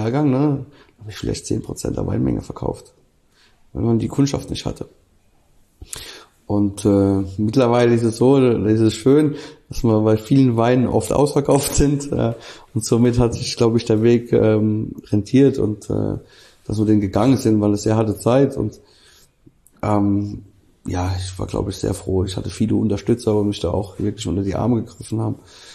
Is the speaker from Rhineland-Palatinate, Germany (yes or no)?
yes; Rhineland-Palatinate, Germany; Und als Pfälzer ist, glaube ich, kann man sich nicht in eine Kategorie einschieben.